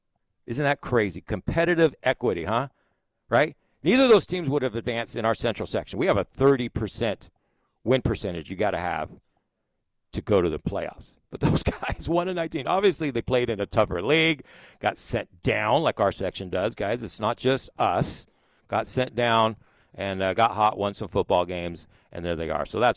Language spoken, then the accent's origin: English; Dinuba, California, United States; But man, you know, I grew up in Dinuba and driving around all those areas, the Selmas and, you know, Carruthers